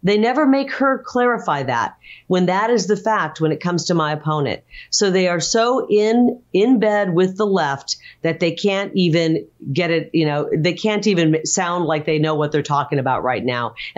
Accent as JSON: {"language": "English", "country": "United States", "said": "And as an American, I'm sad about it."}